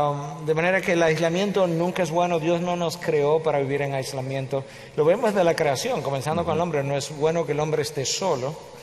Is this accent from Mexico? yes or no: no; Dominican Republic; en dominicana decimos